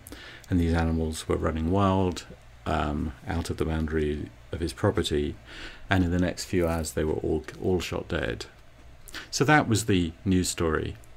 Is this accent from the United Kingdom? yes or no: yes; United Kingdom; I don't think I have a particular extra bit of that from being British.